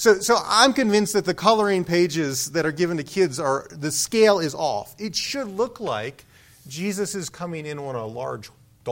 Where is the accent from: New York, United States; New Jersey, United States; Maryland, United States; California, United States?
Maryland, United States; Now, I don't really know donkeys. I'm from Maryland. If we want to see animals, we have to go to the zoo.